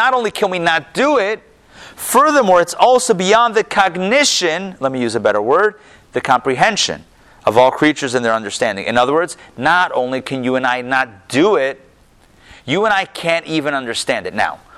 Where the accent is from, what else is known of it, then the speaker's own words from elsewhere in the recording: Pittsburgh, Pennsylvania, United States; I grew up in Pittsburgh. I know, I grew up in Pittsburgh, so huge.